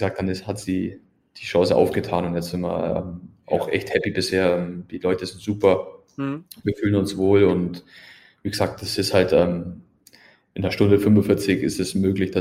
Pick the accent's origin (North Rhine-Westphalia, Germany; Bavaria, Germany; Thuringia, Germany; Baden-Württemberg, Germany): Bavaria, Germany; Füssen; Ich bin aus Füssen und liebe meine Heimat und bin auch wahnsinnig heimatverbunden und wollte auch nie wieder weg.